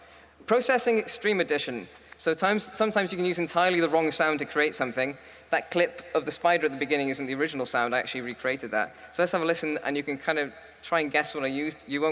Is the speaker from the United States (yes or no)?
no; Wales, United Kingdom; And as a Welsh person, I'm rather upset because dragons aren't real.